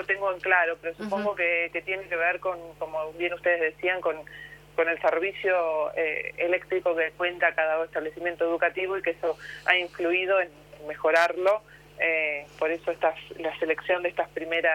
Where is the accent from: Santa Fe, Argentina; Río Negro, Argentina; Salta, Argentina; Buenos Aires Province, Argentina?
Buenos Aires Province, Argentina; Tres Arroyos; yo soy de Tres Arroyos y tenemos dos escuelas dentro de la ciudad que fueron seleccionadas.